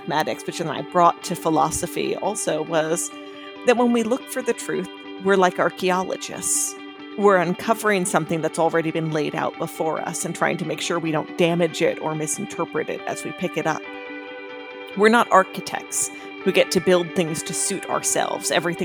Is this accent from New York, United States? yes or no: yes; New York, United States; now in Northern Virginia, United States; I grew up in New York. I went to Yale University where I studied political science. And now I live in Northern Virginia with my husband and our two daughters.